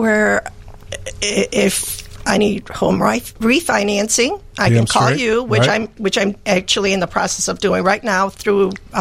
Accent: Cosenza, Calabria, Italy; I'm from Calabria.

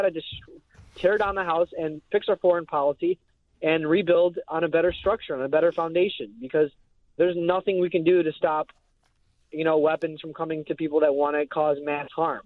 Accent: Northern Greece, Greece; now in Chicago, United States; In North Greece

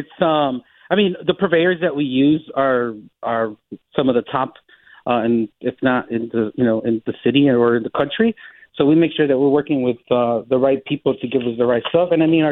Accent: Chicago, Illinois, United States; I mean, there's really no shortage of just awesome Mexican seafood in the South Side, where I was born and raised in the Little Village neighborhood.

